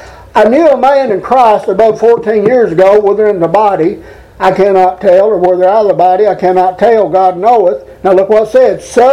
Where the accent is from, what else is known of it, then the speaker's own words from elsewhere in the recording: Edmonton, Alberta, Canada; born there; I was born in Edmonton